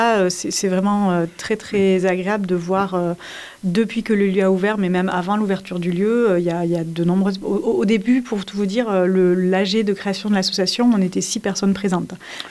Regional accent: Occitanie, France; now in Montpellier, France; Je suis originaire du Tarn.

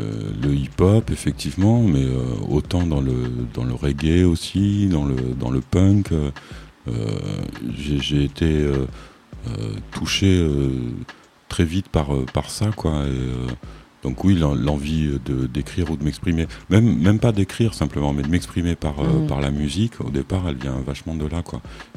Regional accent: Réunion, France; Mais par nature, comme tu le disais tout à l'heure, je suis réunionnais. Et c'est difficile d'imaginer, en fait, tant qu'on n'a pas quitté son île

